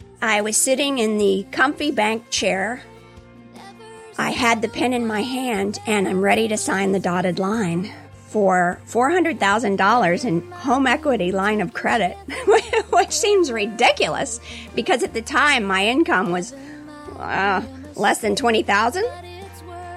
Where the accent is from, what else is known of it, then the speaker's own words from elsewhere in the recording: St. Petersburg, Florida, United States; I'm from St. Pete, Florida.